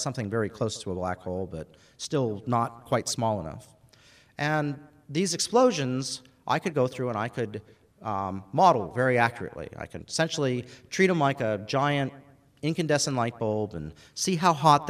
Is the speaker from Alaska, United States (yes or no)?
yes; Alaska, United States; I grew up in Alaska. We have beer, and we have whiskey, but wine, not a lot of.